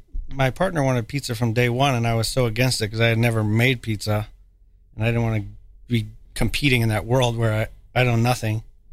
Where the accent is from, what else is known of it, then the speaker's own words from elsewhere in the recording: Tonopah, Nevada, United States; now in Las Vegas, United States; I grew up in Tonopah, Nevada.